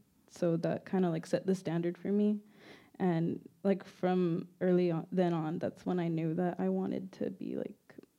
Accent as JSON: {"language": "English", "town": "Harlingen", "region": "Texas", "country": "United States", "said": "I am originally from Harlingen, Texas."}